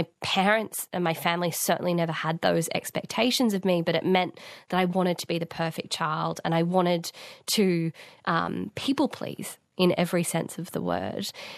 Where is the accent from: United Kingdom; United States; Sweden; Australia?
Australia; New South Wales; and I grew up on the Northern Rivers and would go to her house